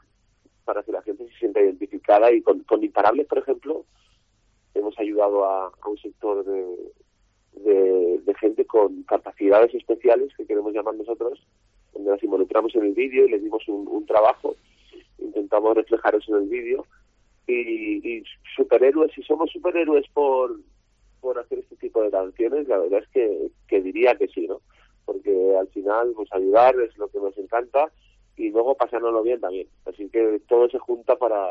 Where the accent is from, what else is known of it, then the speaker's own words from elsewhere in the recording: Valencia, Valencian Community, Spain; nosotros somos tres amigos de Valencia que van al mismo colegio. Nos conocimos en el cole, en un cole muy pequeño de un barrio que se llama Monteolivete, en Valencia